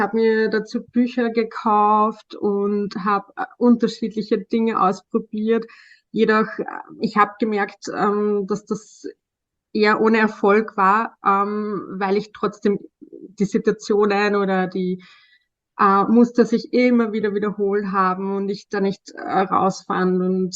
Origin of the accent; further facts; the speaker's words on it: Austria; ich bin 36 Jahre, ich bin im Sozialbereich tätig, schon seit einigen Jahren, und ich komme aus Österreich.